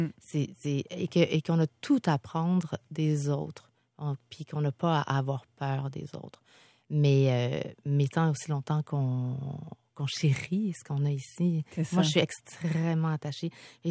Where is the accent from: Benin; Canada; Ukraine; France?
Canada; Quebec; Moi, je considère que je suis une Québécoise.